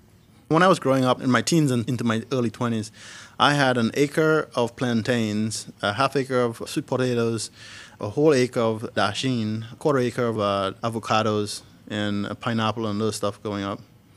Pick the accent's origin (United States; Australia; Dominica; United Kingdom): Dominica; I'm from Dominica, down there in the Caribbean, West Indies. It's 290 square miles. I was raised in the Carib territory.